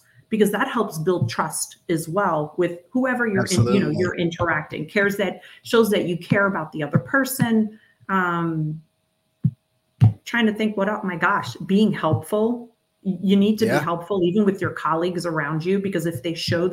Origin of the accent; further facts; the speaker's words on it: New York, United States; now in Atlanta, United States; I'm from New York originally. I don't live in New York anymore. I'm in the South. I'm in Atlanta, Georgia, but we, you know, New Yorkers can be very frank at times.